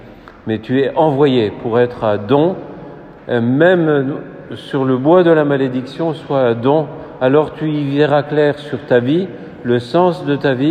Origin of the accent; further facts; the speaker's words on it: North, France; Moi, je viens du Nord aussi.